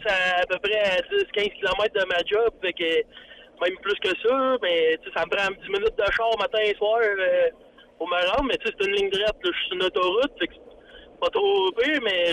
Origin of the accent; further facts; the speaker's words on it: Victoriaville, Quebec, Canada; Tu sais, moi, je viens de Victo, là